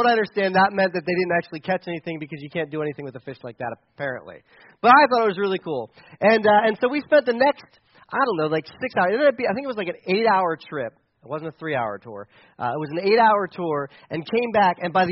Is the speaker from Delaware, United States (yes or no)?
yes; Delaware, United States; now in Mifflin County, United States; I'm not from Mifflin County. I'm from Delaware, and so I'm a city.